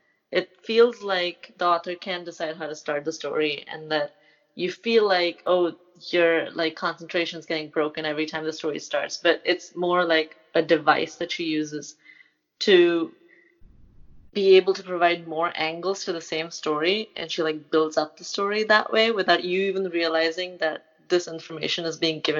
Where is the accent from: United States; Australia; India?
India; Mumbai, Maharashtra; I didn't know what comic books are while I was growing up in Mumbai.